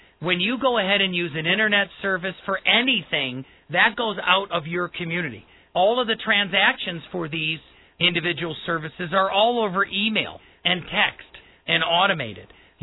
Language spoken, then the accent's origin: English; Wisconsin, United States; I'm Colorado proud. I was born and raised in Wisconsin. I'm Wisconsin proud.